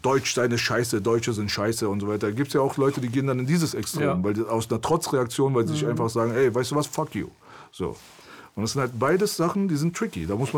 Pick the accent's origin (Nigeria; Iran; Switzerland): Iran; now in Germany; ich komme aus dem Iran, wie gesagt, persische History ist ein paar tausend Jahre alt und das wirst du mir nicht wegnehmen.